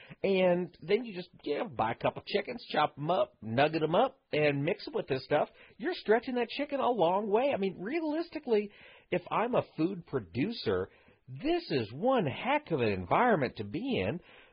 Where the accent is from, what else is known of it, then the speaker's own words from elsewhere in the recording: Midwest, United States; Because we're from the Midwest, we, you know, we're baptized in it.